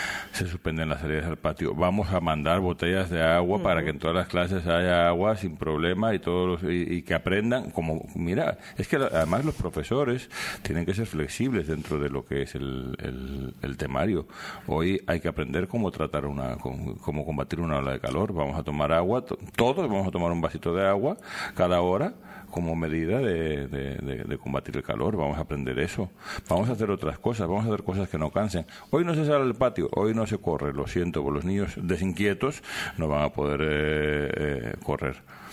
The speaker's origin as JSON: {"language": "Spanish", "town": "León", "region": "Castile and León", "country": "Spain", "tie": "born or raised there", "said": "De donde soy yo, de León, pues entonces por las mismas razones"}